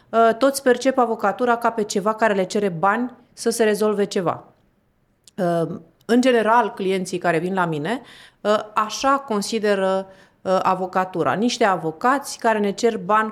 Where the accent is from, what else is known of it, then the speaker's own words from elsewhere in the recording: Craiova, Dolj, Romania; moved away as an adult; now in Bucharest, Romania; Am venit din Craiova la 18 ani, în București